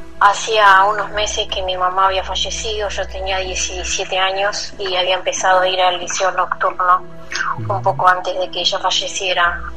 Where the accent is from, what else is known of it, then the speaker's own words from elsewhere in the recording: Mexico; now in Toronto, Canada; Yo estoy de Toronto, Canadá, pero soy mexicana.